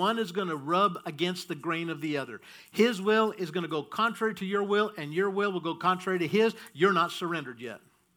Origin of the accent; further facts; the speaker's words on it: Morenci, United States; we grew up together in Morenci